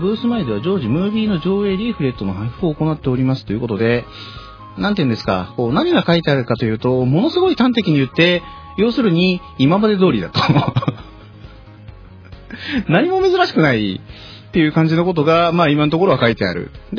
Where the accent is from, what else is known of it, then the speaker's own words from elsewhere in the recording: Tokyo, Japan; 僕が東京生まれで東京育ちだからってことなのかもしれないけど